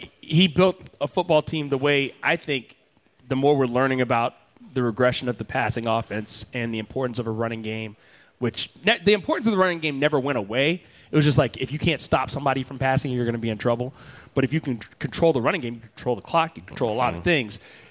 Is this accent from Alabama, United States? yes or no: yes; Alabama, United States; Listen, I'm from Alabama. I have an impenetrable stomach.